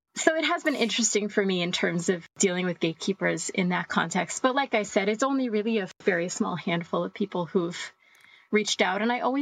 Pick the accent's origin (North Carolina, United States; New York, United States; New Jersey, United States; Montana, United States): New York, United States; now in Austin, United States; I grew up in New York, definitely a much more liberal state than the past few that I've lived in. Now I'm here in Texas, though in a very liberal city in Austin.